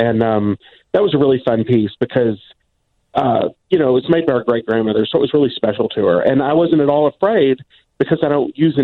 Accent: Southern United States, United States; I grew up in the South, and one of my favorite things is hominy

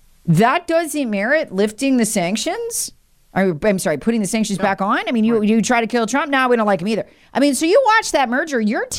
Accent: United States; And I'm an American.

